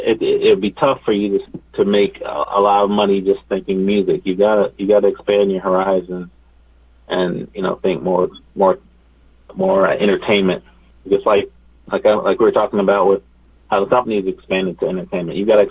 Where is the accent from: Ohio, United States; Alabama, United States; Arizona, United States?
Ohio, United States; now in Los Angeles, United States; I would have never thought I'd be an LA lawyer. I'm from Ohio originally.